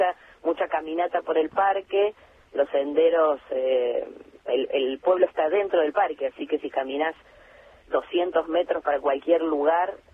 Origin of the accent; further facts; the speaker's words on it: Rosario, Santa Fe, Argentina; now in Buenos Aires, Argentina; Te lo digo yo que vengo de una ciudad no tan grande como Buenos Aires. Yo soy rosarina.